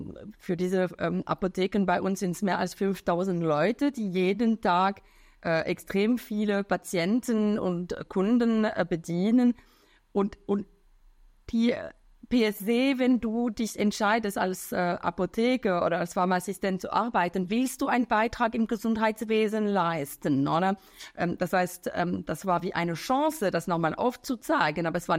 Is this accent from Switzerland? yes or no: yes; Romandy, Switzerland; Ich komme ursprünglich aus der Westschweiz